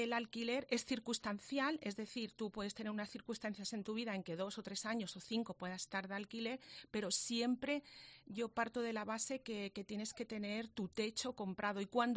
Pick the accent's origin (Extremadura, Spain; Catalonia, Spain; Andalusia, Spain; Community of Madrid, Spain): Andalusia, Spain; Antequera; born there; now in Granada, Spain; Pues mira, yo nací en Antequera, con lo cual soy malagueña y yo estoy enamorada de Granada.